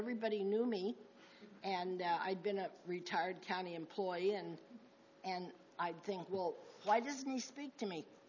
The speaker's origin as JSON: {"language": "English", "town": "San Luis Obispo", "region": "California", "country": "United States", "tie": "born or raised there", "said": "And I was born in San Luis Obispo. I've lived here all my life. Higuera Street was my playground."}